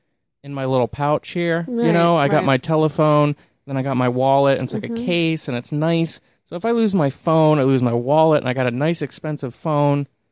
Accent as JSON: {"language": "English", "town": "St. Petersburg", "region": "Florida", "country": "United States", "said": "dude, I'm from St. Petersburg. I'm from the top, one of the top 10 dangerous cities in America."}